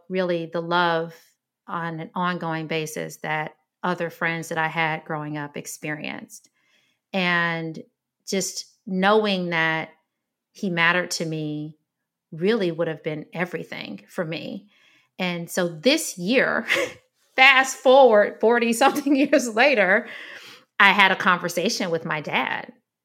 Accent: Detroit, Michigan, United States; I grew up in Detroit, Michigan, and grew up in a house of independent women who taught me the importance of independence.

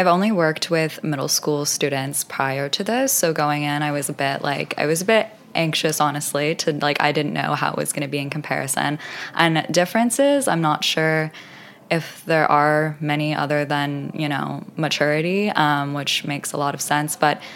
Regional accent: Temecula, California, United States; I'm from Temecula. I just say San Diego. It sounds a little bit more glamorous than Temecula, but it's a suburb outside of San Diego.

